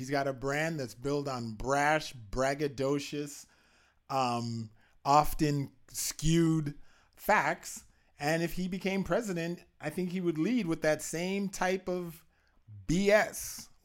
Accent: Canada; I'm a Canadian.

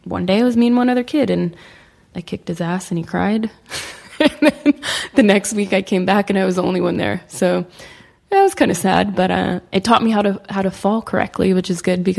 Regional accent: Sacramento, California, United States; now in Los Angeles, United States; I grew up in Sacramento, which is like 5.5-6 hours from here. It's a very different place than LA.

